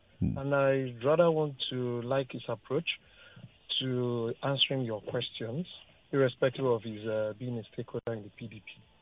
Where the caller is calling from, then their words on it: Ojodu, Lagos, Nigeria; I'm calling from Ojodo.